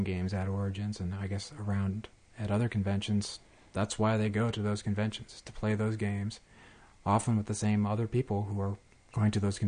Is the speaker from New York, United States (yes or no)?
yes; Buffalo, New York, United States; I like Canada. I'm from Buffalo.